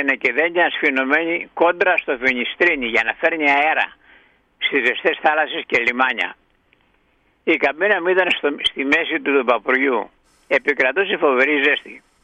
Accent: Greece; born there; Έζησα και πέρασα σε διάφορες κοινωνίες αυτής που γεννήθηκα στην Ελλάδα

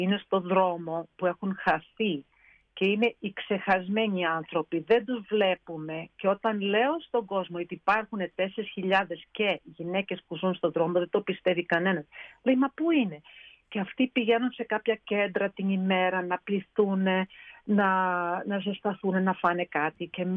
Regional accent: Massachusetts, United States; Αυτό το είχα μάθει με τον μπαμπά μου στην Αμερική, που μεγάλωσα κοντά στη Βοστόνη.

